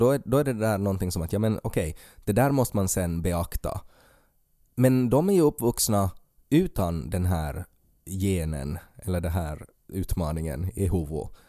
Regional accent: Finland; alltså som finlandssvensk så finns det en gräns.

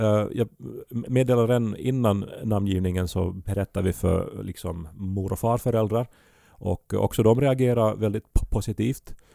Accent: Esse, Ostrobothnia, Finland; Men vi tyckte som barn hemma i Esse då och att det lät som Lyckepä

